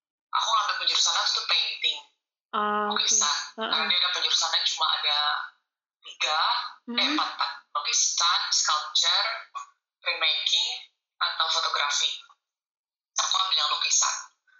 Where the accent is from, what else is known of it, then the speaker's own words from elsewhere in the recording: Bogor, West Java, Indonesia; now in Bali, Indonesia; asalnya dari Bogor, sekarang based di Bali.